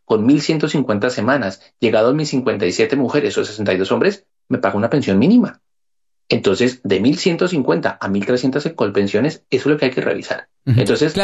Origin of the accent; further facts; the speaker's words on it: Colombia; como colombianos y como migrantes en el extranjero, en nuestro país, hay que seguir cotizando